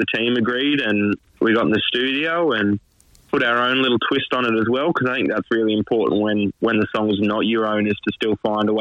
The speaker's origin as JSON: {"language": "English", "town": "Tamworth", "region": "New South Wales", "country": "Australia", "said": "I'm actually from Tamworth, so yep. I'm stuck here 365 days a year."}